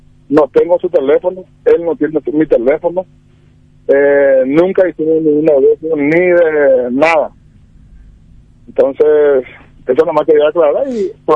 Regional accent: Pedro Juan Caballero, Amambay, Paraguay; Soy crecido, nací y me crié aquí en Pedro Juan Caballero

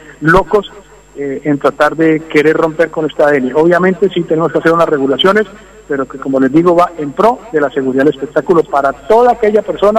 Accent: Cúcuta, Norte de Santander, Colombia; also born or lived in Bogotá; Yo soy de Cúcuta, nacido en Cúcuta, pero mucho tiempo en Bogotá.

